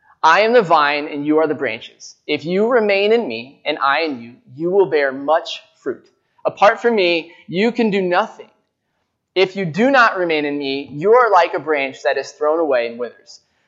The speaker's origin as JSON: {"language": "English", "country": "United States", "said": "Americans, huh? I'm an American."}